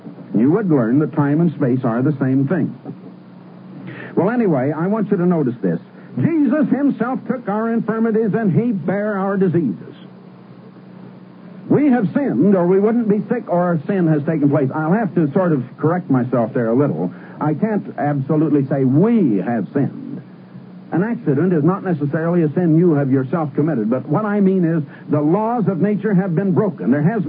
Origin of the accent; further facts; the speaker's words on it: Iowa, United States; Now, I was born and raised in Iowa